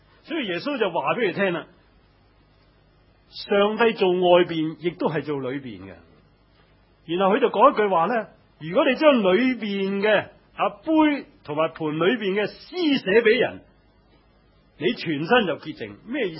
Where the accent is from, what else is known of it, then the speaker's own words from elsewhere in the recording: China; 但我想想，我们中国人都是这样的